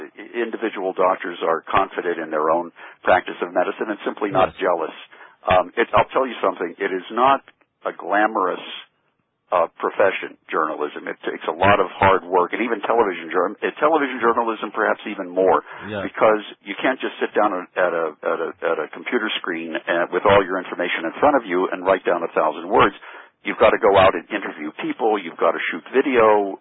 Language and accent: English; Pittsburgh, Pennsylvania, United States; now in New York, United States; Right. I grew up in Pittsburgh, and I came to New York about 40 years ago or so.